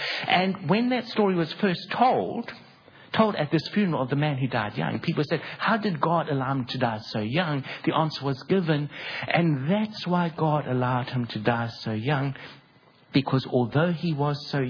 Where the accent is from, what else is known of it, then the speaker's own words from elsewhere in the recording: Durban, KwaZulu-Natal, South Africa; I grew up in Durban in South Africa, and that's where the accent comes from, if you're wondering.